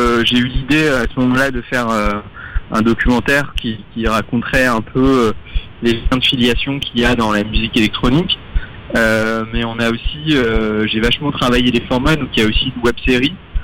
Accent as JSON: {"language": "French", "town": "Strasbourg", "region": "Grand Est", "country": "France", "tie": "born or raised there", "moved": "as an adult", "lives_now": "Paris, France", "said": "Alors moi j'ai grandi à Strasbourg et je suis allé vivre à Paris après le bac"}